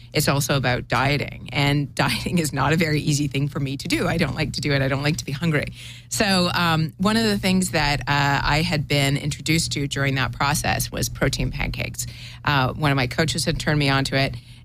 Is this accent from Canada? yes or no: yes; Toronto, Ontario, Canada; moved away as an adult; So I'm originally from Toronto, but I came to California originally on a corporate path. I was recruited to Silicon Valley